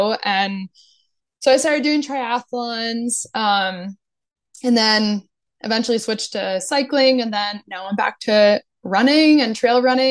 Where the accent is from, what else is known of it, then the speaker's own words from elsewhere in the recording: New Jersey, United States; So I grew up in New Jersey, and I had always like played a bunch of different sports as a kid